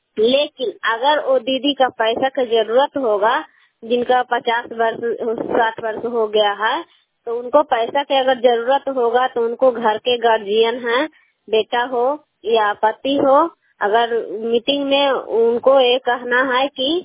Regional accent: Bihar, India; मैं कैला गांव नगर नौसा प्रखंड नालंदा जिला के निवासी हूँ

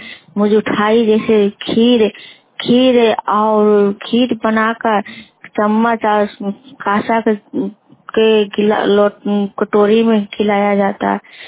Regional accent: Bagodar, Jharkhand, India; मैं हिस्सों प्रखंड से हूँ और गांव करमचक पंचायत बगोदर।

